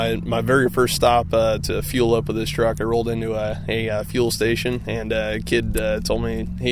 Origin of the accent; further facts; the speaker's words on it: Pella, Iowa, United States; I'm from Pella, Iowa.